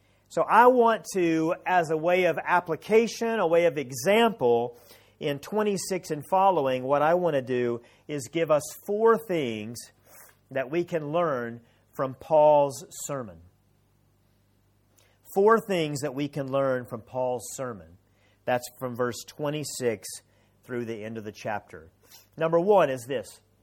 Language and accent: English; Cleveland, Tennessee, United States; I'm from Cleveland, Tennessee. We have a Cleveland in every state almost in America, okay?